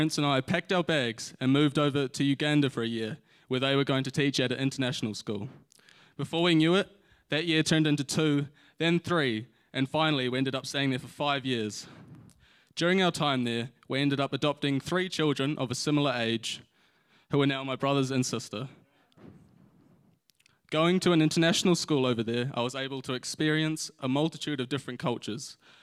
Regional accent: Tauranga, Bay of Plenty, New Zealand; I was born here in Tauranga and went to City Church for the first 7 years of my life.

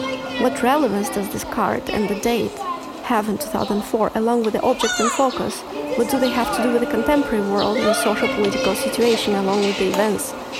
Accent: Almaty, Kazakhstan; I was born and raised in Almaty, Kazakhstan.

